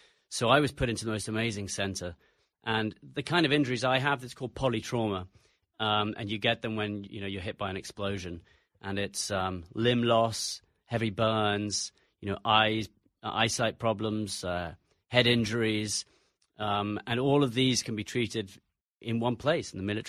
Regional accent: United States; accent: English; despite the English accent, I'm an American, and they knew there was an American in there

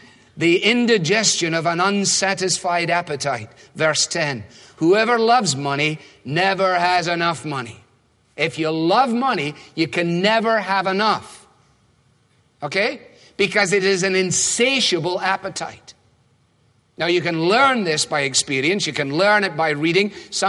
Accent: Scotland, United Kingdom; As a Scot, last of the big spenders

